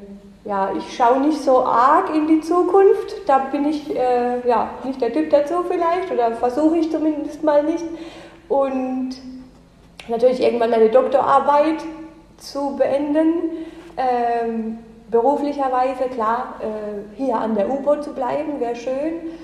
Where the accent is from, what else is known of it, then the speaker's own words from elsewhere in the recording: Germany; accent: Badisch or Pfälzisch; now in Spain; Ja, Deutsch ist meine Muttersprache, eigentlich mein Dialekt, Badisch oder Pfälzisch.